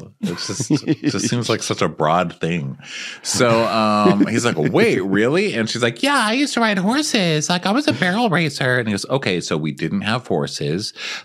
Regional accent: Texas, United States; I'm like, I'm from Texas

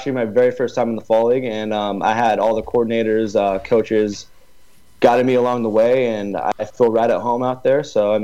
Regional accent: Murrieta, California, United States; I'm from Murrieta, California. It's Southern California. It's about 35 minutes from Anaheim, the Anaheim Angels.

